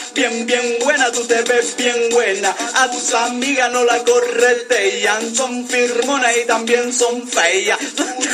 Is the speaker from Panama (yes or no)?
yes; Panama; Yo le digo cadela porque vivo. En realidad soy panameño.